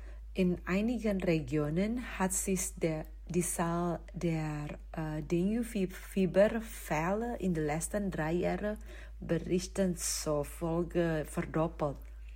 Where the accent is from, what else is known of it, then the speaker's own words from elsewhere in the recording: Indonesia; German is a second language; now in Germany; Ich komme aus Indonesien. Seit 2018 wohne ich mit meinem Mann und meiner Tochter in Deutschland.